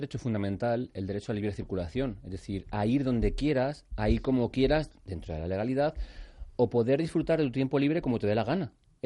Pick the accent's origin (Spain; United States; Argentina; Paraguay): Spain; como policía, como ciudadano, como español